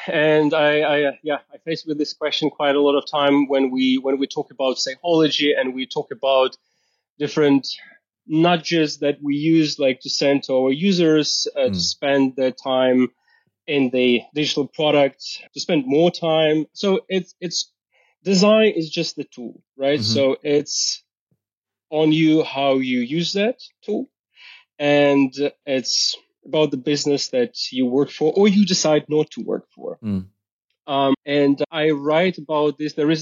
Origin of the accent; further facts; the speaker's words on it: Zaporizhzhia, Zaporizhzhia Oblast, Ukraine; I'm originally from a city called Zaporizhia. Like the southern part of Ukraine.